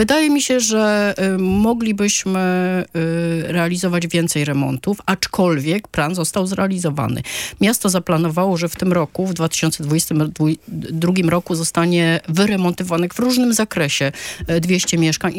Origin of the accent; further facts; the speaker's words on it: Gdańsk, Pomeranian Voivodeship, Poland; born there; Jestem gdańszczanką z urodzenia